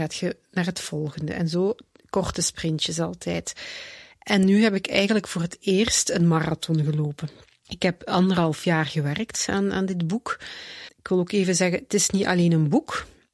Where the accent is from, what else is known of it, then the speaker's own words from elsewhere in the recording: Genk, Limburg, Belgium; now in Hemiksem, Belgium; Ik ben van Limburgse afkomst. Hè. Ik ben opgegroeid in Genk, maar ik woon al 25 jaar in het Antwerpse. Op verschillende plekken. Nu ben ik geland in Hemiksem.